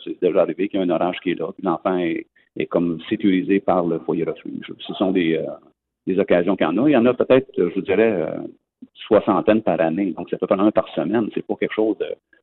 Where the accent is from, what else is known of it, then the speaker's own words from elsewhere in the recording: Sainte-Thérèse, Quebec, Canada; now in Trois-Rivières, Canada; je suis natif de Sainte-Thérèse